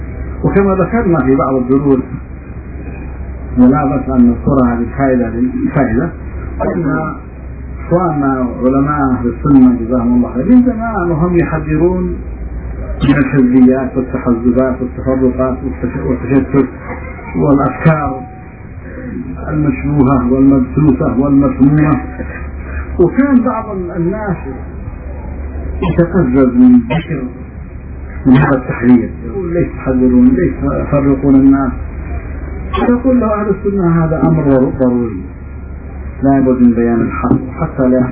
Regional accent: Yemen; اما نحن عندنا في اليمن

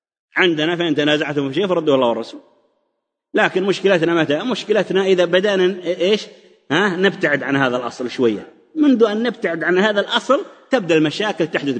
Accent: Saudi Arabia

